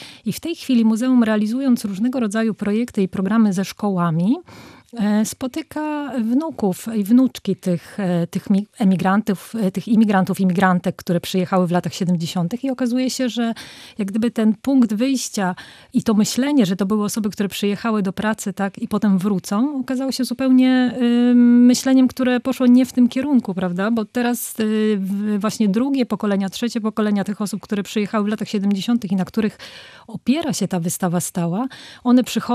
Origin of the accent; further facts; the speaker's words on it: Wrocław, Lower Silesian Voivodeship, Poland; now in Gdańsk, Poland; bo ja przyjechałam do Gdańska, jestem z Wrocławia.